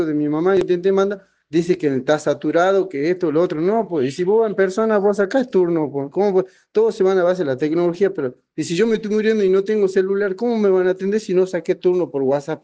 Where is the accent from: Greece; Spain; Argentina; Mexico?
Argentina; Perico, Jujuy; Sí, yo soy de Perico, el barrio La Esperanza.